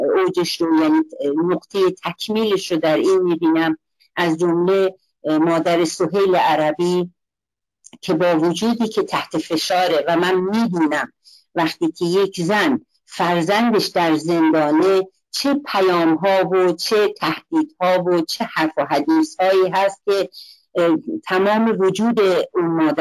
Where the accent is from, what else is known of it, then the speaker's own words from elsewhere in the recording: Iran; moved away; من چون خارج از ایران اومدم ولی با تمام وجودم هنوز در هوای ایران دارم نفس میکشم